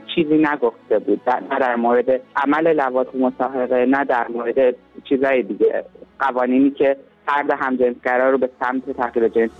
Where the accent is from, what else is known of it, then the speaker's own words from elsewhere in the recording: Iran; به عنوان همجنسگرا از ایران میام بیرون.